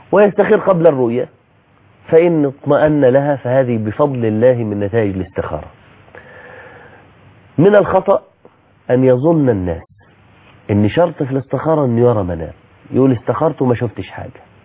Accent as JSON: {"language": "Arabic", "country": "Egypt", "said": "الخطوة التي بعد ذلك عندنا على الأقل عندنا في مصر، نقول هنقرأ الفتحة"}